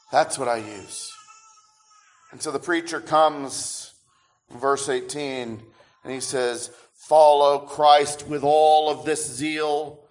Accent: Michigan, United States; I'll tell you, I grew up in Michigan.

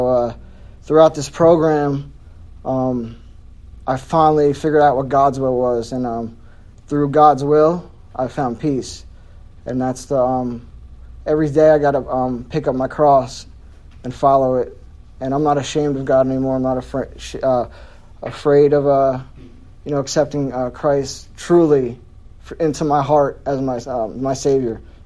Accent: New Jersey, United States; I was born and raised in Bergen County, New Jersey

